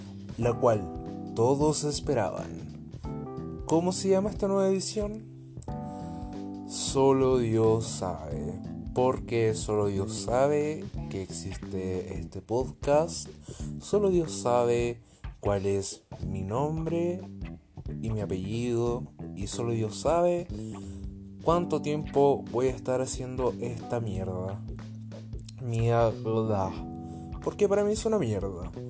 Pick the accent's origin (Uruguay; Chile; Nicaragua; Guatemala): Chile; Ahí cambió todo mi acento. Soy chileno con chocomane. Soy así, hablo así.